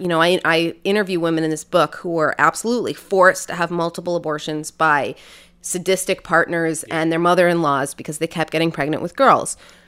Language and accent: English; United States; it's interesting when you go there as an American feminist